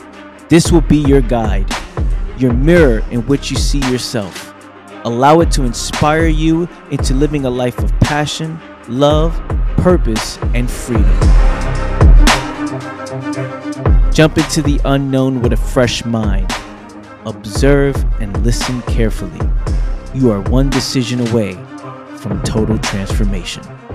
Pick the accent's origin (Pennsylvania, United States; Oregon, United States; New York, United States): New York, United States; Bronx; someone like myself, born and raised in the Bronx, New York, in an environment that's so limited